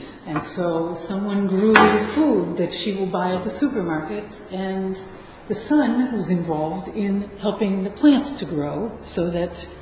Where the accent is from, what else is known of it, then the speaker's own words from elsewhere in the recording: France; English is a second language; I come from France, there are a lot of Portuguese people in France